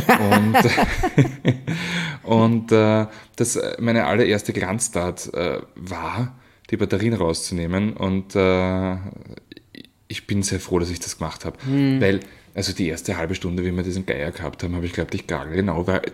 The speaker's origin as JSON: {"language": "German", "region": "Lower Austria", "country": "Austria", "said": "Also ich komme ja aus dem Machfeld, ich bekomme da sehr, sehr viel mit."}